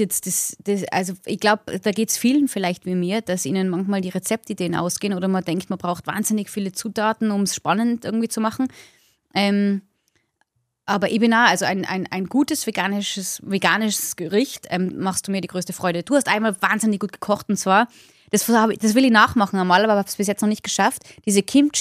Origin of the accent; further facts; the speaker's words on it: Tyrol, Austria; now in England; Aber ich bin sehr dankbar dafür, dass ich aus Österreich bin und spezifisch aus Tirol. Ich glaube, ich bin schon mehr Tirolerin als Österreicherin wahrscheinlich. Also das ist einfach, das prägt dich schon, wo du aufwachst.